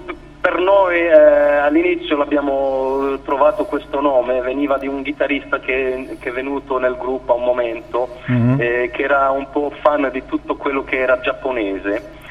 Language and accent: Italian; Belgium; siamo tutti del Belgio, siamo nati in Belgio, però abbiamo anche origini italiane